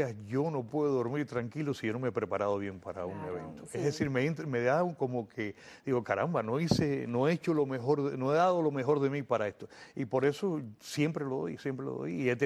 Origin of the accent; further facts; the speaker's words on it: Cuba; moved away; yo desde que salí de Cuba